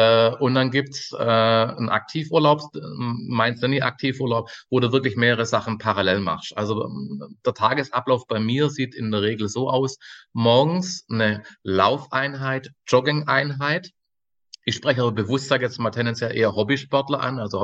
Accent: Göppingen, Baden-Württemberg, Germany; Also ich komme aus Süddeutschland, Göppingen bei Stuttgart, um das so ein bisschen geografisch einzuordnen.

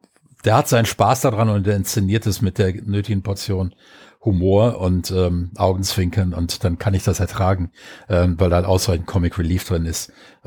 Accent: Rhineland, Germany; Ich bin ja im Rheinland groß geworden.

